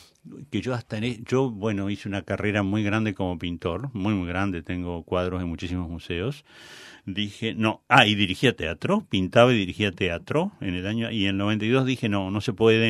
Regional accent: Argentina; te digo, somos argentinos.

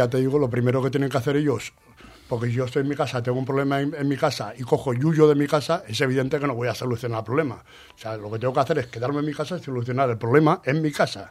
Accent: Valencia, Valencian Community, Spain; yo soy de Benimaclet

